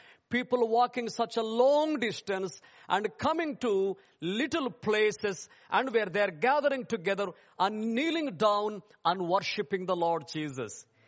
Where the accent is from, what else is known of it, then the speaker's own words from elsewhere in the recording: India; And I come from India, live in India full-time with my family